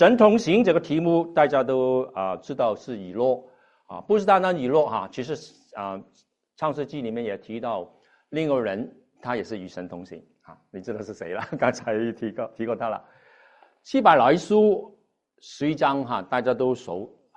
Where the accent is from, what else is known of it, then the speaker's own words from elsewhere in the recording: Hong Kong; Chinese is a second language; now in Virginia, United States; 因为当年呢，我是来这边Virginia 从香港过来的哈。我是香港人啊，所以原谅我的普通话不是很正宗的。